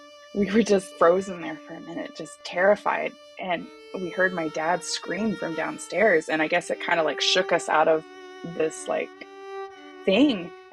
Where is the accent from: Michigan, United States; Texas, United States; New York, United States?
Texas, United States; Galveston; born there; When I was four, we moved from Galveston, which is where I was born, up to the Texas Panhandle, which is where my mom's parents lived.